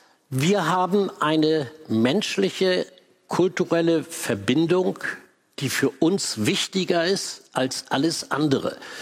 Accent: West Germany, Germany; Ich bin ja sehr amerikanisch aufgewachsen im Westen.

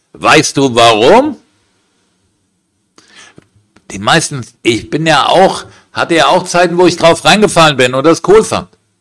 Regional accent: Germany; Ich bin Deutscher, ich mag das hier, ja, ich mag das Land

